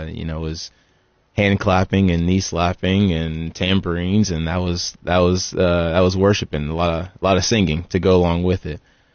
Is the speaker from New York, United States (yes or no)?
no; Gallatin, Tennessee, United States; Originally, I'm from Gallatin, Tennessee.